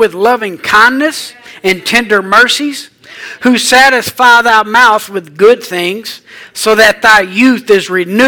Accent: Ireland; Well, I can't help it. I'm Irish.

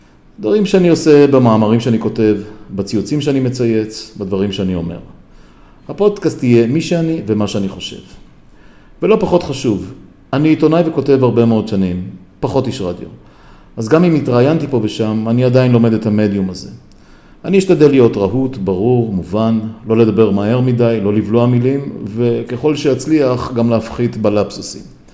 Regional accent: Afula, Northern District, Israel; אני בן 63 עוד מעט. נולדתי וגדלתי באפולה.

